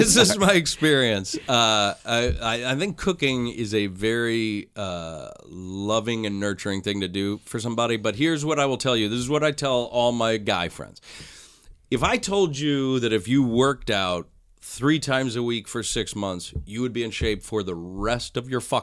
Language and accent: English; Connecticut, United States; I'm from Connecticut, which I feel like is the Northeast's Canada.